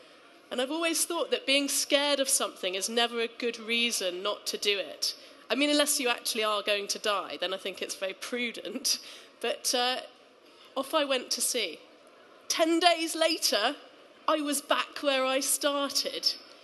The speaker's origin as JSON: {"language": "English", "region": "East Midlands", "country": "United Kingdom", "tie": "born or raised there", "said": "So growing up in Rutland, landlocked Rutland"}